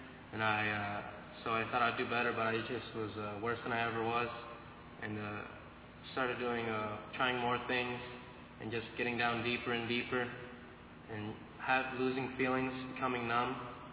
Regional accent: California, United States; I'm 16 from California.

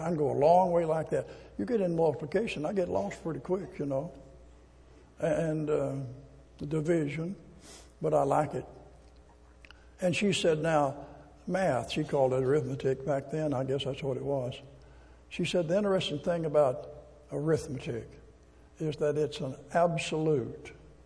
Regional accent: Arkansas, United States; And I'm from South Arkansas. I didn't need English. I spoke Arkansas. I could communicate with anybody there.

